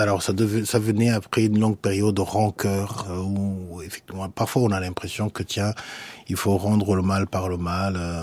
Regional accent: Rwanda; moved away; Moi, je suis parti du Rwanda dans des conditions assez confortables

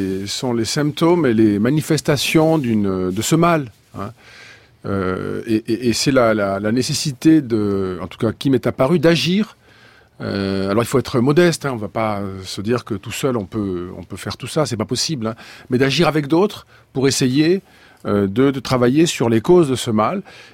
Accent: Rodez, Occitanie, France; je suis ruthénois et avéronnais, et que c'est une partie importante de ma vie. Je suis d'une famille avéronnaise, j'ai fait mes études jusqu'au bac à Rodez

